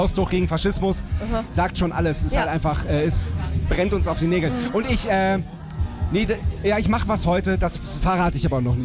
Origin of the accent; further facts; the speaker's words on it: Germany; now in Vienna, Austria; Naja, ich bin Deutscher und meine Band ist in Deutschland